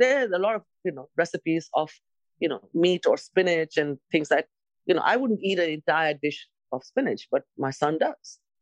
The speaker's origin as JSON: {"language": "English", "country": "India", "tie": "born or raised there", "said": "I'm Indian. And, you know, you know, I grew up in India."}